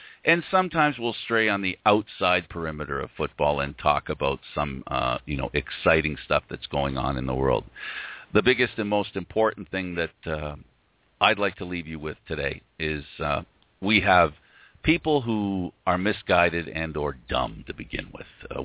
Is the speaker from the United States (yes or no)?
no; Canada; On that note, we're from Canada. We love our country.